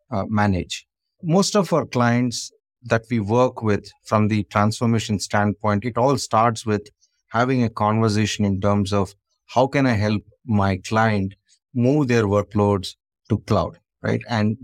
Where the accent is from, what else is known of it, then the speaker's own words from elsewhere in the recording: Bangalore, Karnataka, India; So anyway, so about me, I'm from Bangalore, India.